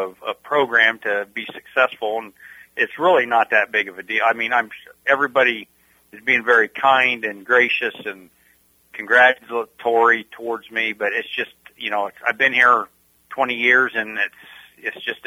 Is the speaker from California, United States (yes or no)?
no; Richland, Iowa, United States; I grew up in Keokuk County. I grew up in Richland. I left for a little bit.